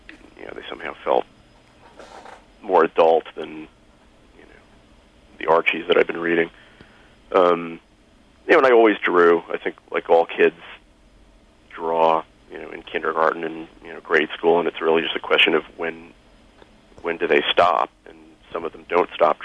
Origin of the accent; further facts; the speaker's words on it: Queens, New York, United States; Well, I'm from Queens, New York. I was born in 1964, which makes me 43.